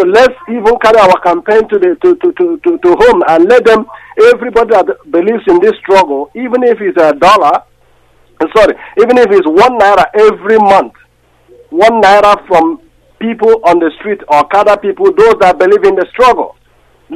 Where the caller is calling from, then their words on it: Sint Maarten; I'm calling from St. Martin.